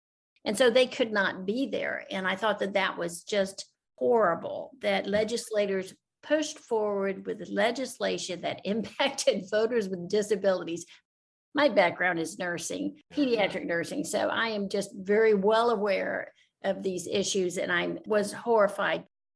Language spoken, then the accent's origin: English; Texas, United States; I grew up in Texas. I know what they're trying to say.